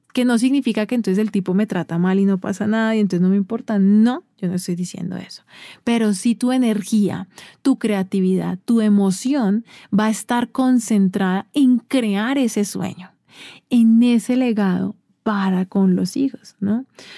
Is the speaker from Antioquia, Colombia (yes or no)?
no; Cali, Valle del Cauca, Colombia; Yo soy de Cali, del Valle, ¿no? Un departamento de Colombia.